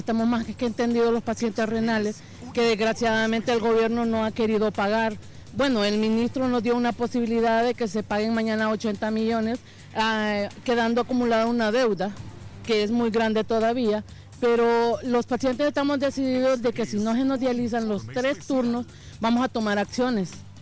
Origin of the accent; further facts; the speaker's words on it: Honduras; Y es importante comprender que como hondureños tenemos derechos.